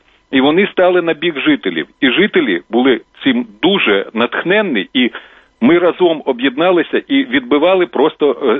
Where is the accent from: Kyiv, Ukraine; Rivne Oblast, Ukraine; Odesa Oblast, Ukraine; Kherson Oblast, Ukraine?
Kyiv, Ukraine; я сам киянин.